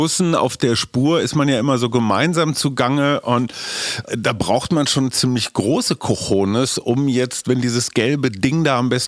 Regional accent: Berlin, Germany; ich als Berliner

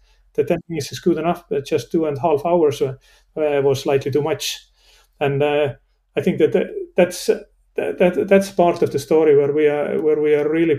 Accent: Tallinn, Harju County, Estonia; One is obviously my hometown Tallinn, and restaurant Noa, N-O-A.

